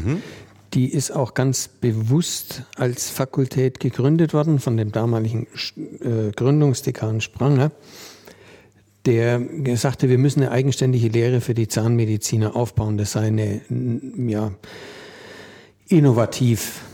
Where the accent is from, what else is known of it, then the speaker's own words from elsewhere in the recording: Bavaria, Germany; also born or lived in Kamenz; Und bin dann irgendwann mit einem halben Jahr exportiert worden mit meinen Eltern oder von meinen Eltern nach Franken. Und dann in Franken aufgewachsen.